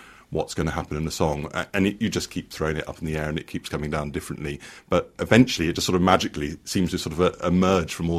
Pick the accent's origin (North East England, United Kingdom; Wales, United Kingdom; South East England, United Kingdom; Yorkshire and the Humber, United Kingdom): Wales, United Kingdom; I have one about whether I'm Welsh or whether I'm English, because I've been in Wales all my life.